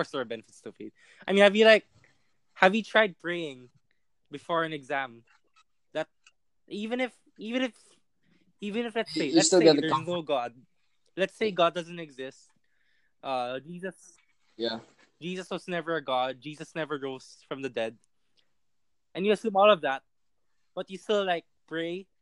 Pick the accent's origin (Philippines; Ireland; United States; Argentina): Philippines; We are in a very Catholic country. Yeah. So you have two choices as a teenager growing up in Filipino society: embrace Catholicism